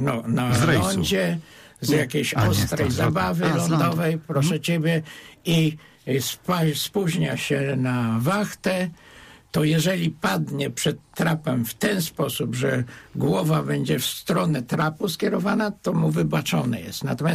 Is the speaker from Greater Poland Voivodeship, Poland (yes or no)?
yes; Mosina, Greater Poland Voivodeship, Poland; Że się boję tego spotkania, bo nikt nie jest prorokiem we własnym kraju. Także ja będę u siebie w Mosinie.